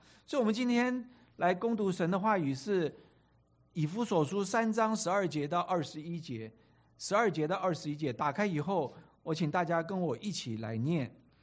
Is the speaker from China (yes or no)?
yes; China; now in United States; 特别是我们中国人在这个地方好像是第一代的移民，碰到的问题可能比土生土长的美国人更要多